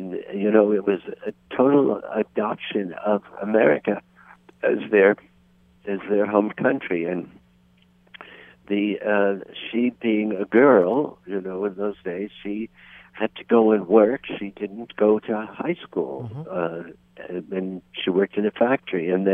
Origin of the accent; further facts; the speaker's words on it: New York City, New York, United States; for me, I grew up in New York City.